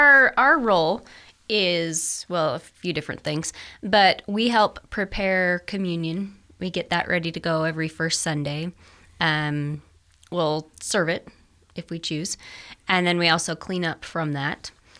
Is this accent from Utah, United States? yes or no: yes; Ogden, Utah, United States; Well, I'm right here from Ogden, Utah, my whole life.